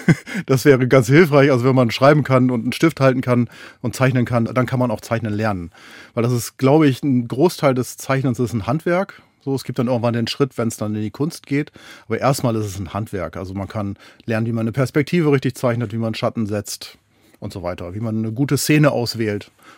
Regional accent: Hameln, Lower Saxony, Germany; also da, wo ich zu Hause bin, ich komme ja aus dem Weserbergland, aus Hameln

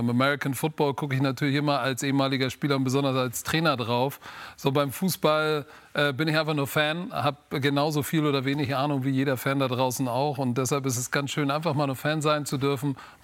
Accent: Hamburg, Germany; Und die Stadt meint und glaubt, dass ich dafür stehe als Hamburger.

